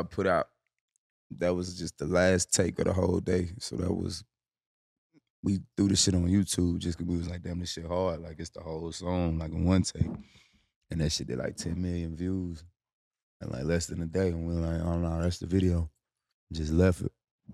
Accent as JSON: {"language": "English", "region": "the South", "country": "United States", "said": "But I'm from the South, so, you know, it's completely different at the same time"}